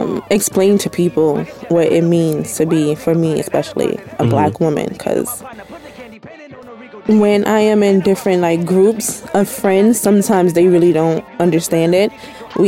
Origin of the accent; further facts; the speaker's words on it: United States; I'm from here. Mm-hmm. I'm American. I'm from America. I don't have another home to go to.